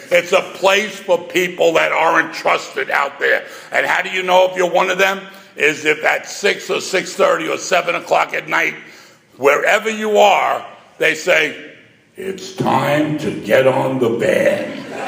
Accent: New York City, New York, United States; So in case you have a hearing problem, I'm from New York City. And I ran and roared in the 60s.

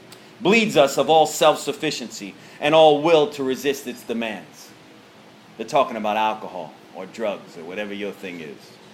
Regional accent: Long Island, New York, United States; I'm from New York. I'm from Long Island, New York. I'm Italian-Jewish background. That means half my family's Italian and half my family's Jewish.

